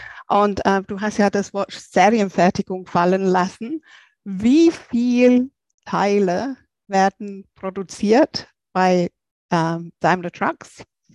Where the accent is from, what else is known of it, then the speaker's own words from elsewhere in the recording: England, United Kingdom; German is a second language; da habe ich auch als Engländerin ein Problem damit.